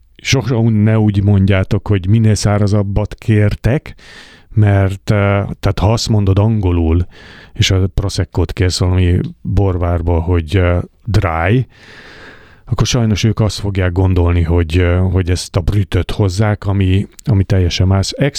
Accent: Hungary; Ezt is kérdeztem, nyilvánvalóan magyar vagyok.

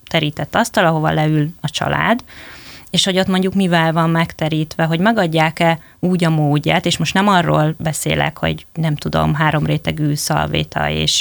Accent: Slovakia; Én ugye felvidéki vagyok, és a szüleimnek ugye, tehát ugye csehszlovák design

